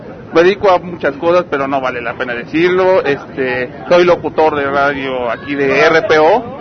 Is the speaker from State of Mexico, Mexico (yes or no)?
no; Tampico, Tamaulipas, Mexico; Ah, ahí soy de Tampico.